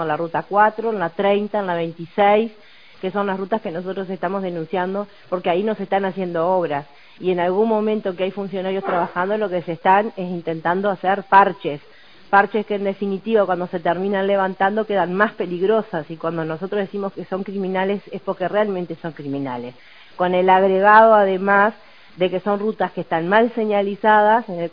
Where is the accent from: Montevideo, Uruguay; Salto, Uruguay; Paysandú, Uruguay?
Salto, Uruguay; yo soy de Salto, iba el ministro, y fuimos desde Salto hasta Artigas